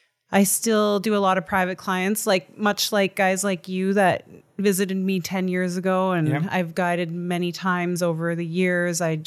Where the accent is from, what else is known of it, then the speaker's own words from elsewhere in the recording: Alberta, Canada; now in Revelstoke, Canada; No, I'm not. I'm born and raised in Alberta, so it's the next province over. I left Alberta and came to BC in 2000 and I'd say six